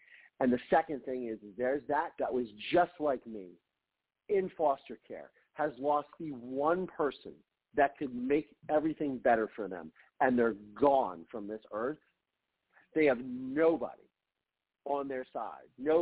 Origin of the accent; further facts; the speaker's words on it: Ohio, United States; growing up in Ohio, it's a small state, but we have a population with 5-10 million, you know.